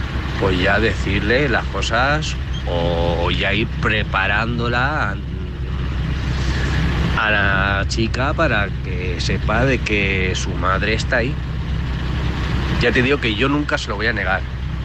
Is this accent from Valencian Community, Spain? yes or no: yes; Alicante, Valencian Community, Spain; de Alicante